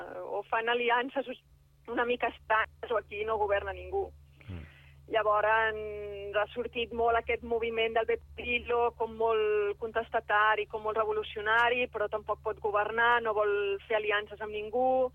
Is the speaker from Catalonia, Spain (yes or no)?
yes; Barcelona, Catalonia, Spain; now in Milan, Italy; A Barcelona.